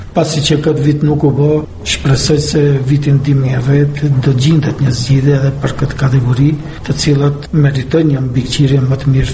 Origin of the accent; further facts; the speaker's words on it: North Macedonia; kemi dallime në atë se ne si shqiptarë si e shiqemi implementimin e këtij ligji për përdorimin e gjuhës shqipe dhe pala maqedone.